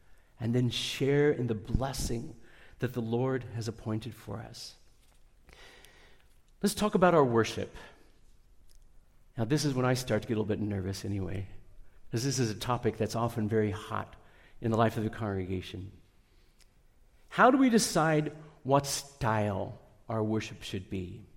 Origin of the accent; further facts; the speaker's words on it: United States; I'm an American, I lead songs like an American